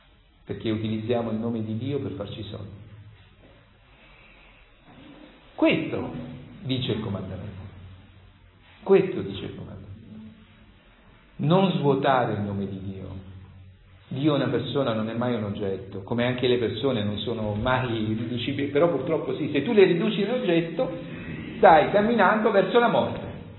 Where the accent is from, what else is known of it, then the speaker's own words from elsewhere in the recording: Grottaglie, Apulia, Italy; Io mi ricordo, quindicenne ero entrato nella biblioteca dei gesuiti del mio paese, Grottaglie, che era una biblioteca dignitosa, con testi anche del Settecento.